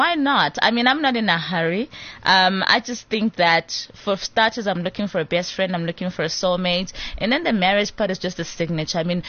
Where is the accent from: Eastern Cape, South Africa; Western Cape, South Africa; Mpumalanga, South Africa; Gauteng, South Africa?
Gauteng, South Africa; Soweto; I'm from Soweto. I'm like, very African.